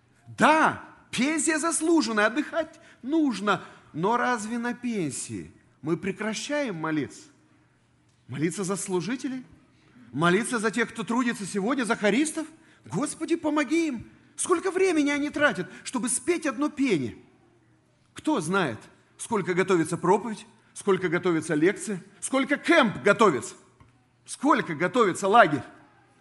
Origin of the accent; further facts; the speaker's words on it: Chisinau, Chișinău, Moldova; Республика Молдова, которую я представляю, а я родился и вырос в Кишиневе, вот здесь моя жена, дочь.